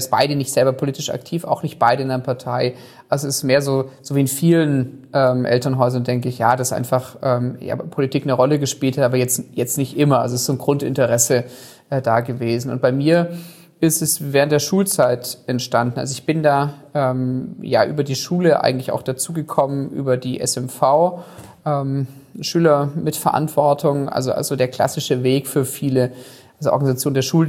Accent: Stuttgart, Baden-Württemberg, Germany; Also ich bin in Stuttgart geboren und aufgewachsen. Ich habe die ersten 19 Lebensjahre hier verbracht.

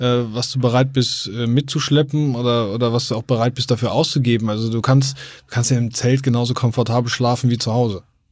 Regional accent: Rhineland, Germany; now in Hamburg, Germany; ich komme ja ursprünglich aus dem Rheinland

